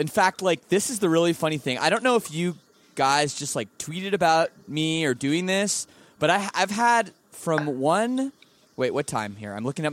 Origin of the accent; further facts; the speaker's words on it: Canada; I'm Canadian as well